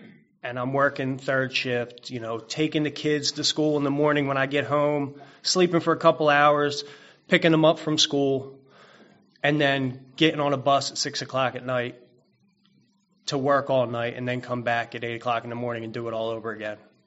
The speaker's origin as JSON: {"language": "English", "town": "Philadelphia", "region": "Pennsylvania", "country": "United States", "tie": "born or raised there", "said": "Born and raised in Philadelphia, and I had an older brother."}